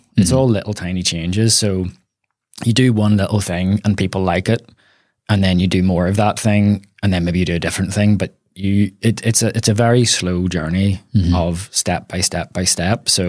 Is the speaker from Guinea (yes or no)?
no; Belfast, Northern Ireland, United Kingdom; I was born here in Belfast at the Royal Hospital, as I guess half of the people are.